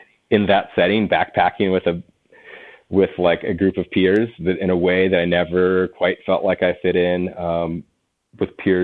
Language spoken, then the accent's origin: English; Cincinnati, Ohio, United States; I grew up in Cincinnati, Ohio, which is not a very outdoorsy place.